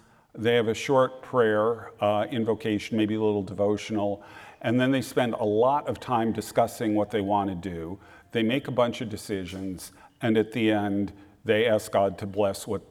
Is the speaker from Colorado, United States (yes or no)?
no; New Jersey, United States; A quick reminder, I grew up in New Jersey. I can be pretty blunt.